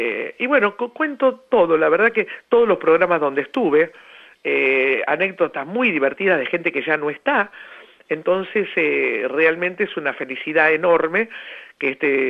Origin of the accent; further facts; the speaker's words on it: Buenos Aires, Argentina; Hablo de mi infancia en Villa del Parque, barrio de la Capital Federal.